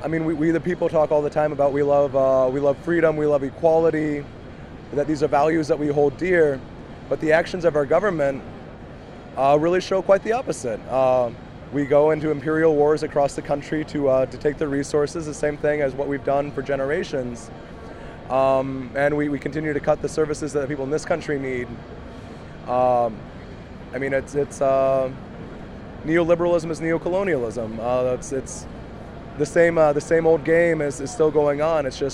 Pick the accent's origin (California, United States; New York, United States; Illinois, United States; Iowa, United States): Illinois, United States; I came from Illinois to stand up for my future and for the future of this country.